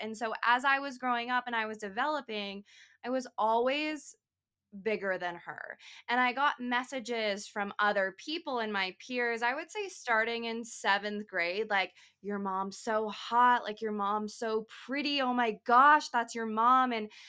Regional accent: Arizona, United States; now in Jackson Hole, United States; I live in Jackson Hole, Wyoming, but I'm originally from Arizona. I moved out here 4 years ago for an internship for my master's.

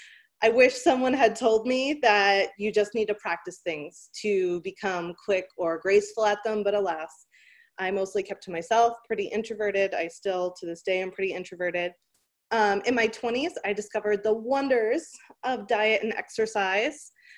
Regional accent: Boston, Massachusetts, United States; I live on the West Coast now, but I grew up in the Boston area.

